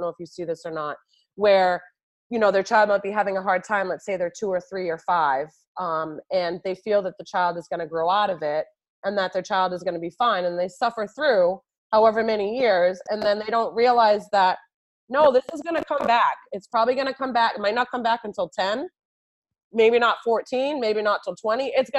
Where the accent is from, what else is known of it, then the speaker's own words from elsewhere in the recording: New York, United States; now in Boston, United States; I hail from New York and I was in New York for so many years and working in the early childhood. And I feel like New York is just in a totally different space. Like Boston is just not as progressive.